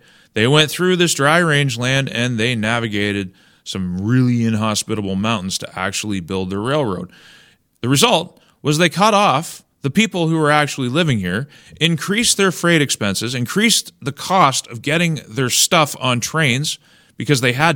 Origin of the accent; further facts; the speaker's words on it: Ontario, Canada; I grew up in Ontario